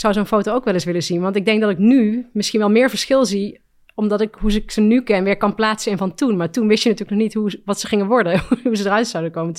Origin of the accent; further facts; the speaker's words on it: Ravenstein, North Brabant, Netherlands; Maar ik kom dus uit Ravenstein, dat ligt in Brabant en daar ben ik opgegroeid en later in Nijmegen gaan studeren.